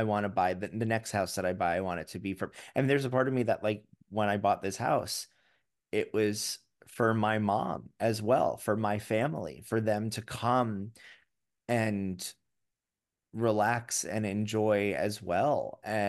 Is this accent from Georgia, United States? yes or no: no; Florida, United States; because I grew up in Florida